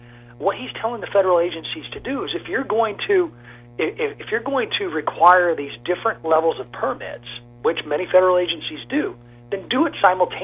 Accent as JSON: {"language": "English", "town": "Taylorville", "region": "Illinois", "country": "United States", "tie": "born or raised there", "said": "You look at estimates, a roadway that goes from my hometown of Taylorville to Springfield."}